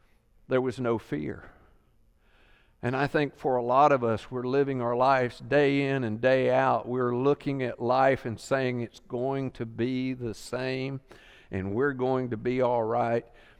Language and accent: English; the Carolinas, United States; I grew up in the Carolinas. They had the sweetest water there ever was.